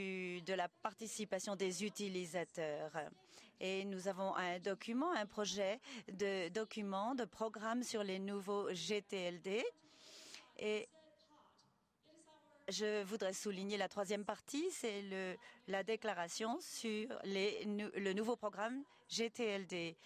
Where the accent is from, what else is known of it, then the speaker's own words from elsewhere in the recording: Belgium; je viens de Belgique